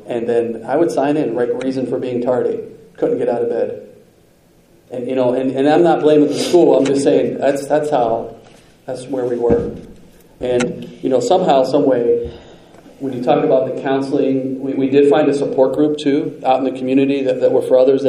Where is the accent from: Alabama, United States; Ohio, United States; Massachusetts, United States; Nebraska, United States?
Ohio, United States; Steubenville; I grew up in Steubenville, Ohio, had 12 years of Catholic education, you know, from all the way kindergarten all the way through high school